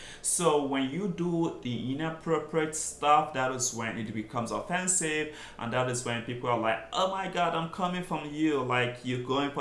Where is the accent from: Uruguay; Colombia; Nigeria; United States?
Nigeria; as a Nigerian, if I see a white person, a Caucasian, wear my native attire correctly, I appreciate it a lot.